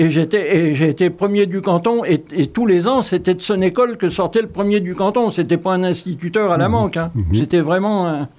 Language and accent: French; Saint-Jean-d'Angély, Nouvelle-Aquitaine, France; Je suis né à Saint-Jean-d'Angély. C'est une sous-préfecture de Charente-Maritime. Enfin, à l'époque, c'était la Charente inférieure.